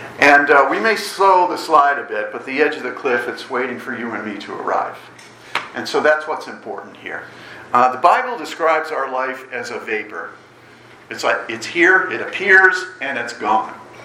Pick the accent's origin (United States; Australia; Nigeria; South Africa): United States; New England; also born or lived in Florida; I grew up in New England. I lived there and then worked for SeaWorld of Florida for a few years after marrying my Canadian wife, Joanne. And we had returned to Massachusetts for various reasons.